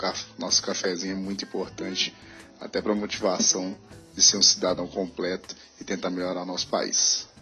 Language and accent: Portuguese; Belo Horizonte, Minas Gerais, Brazil; Sou de Belo Horizonte, estudante de engenharia elétrica da FMG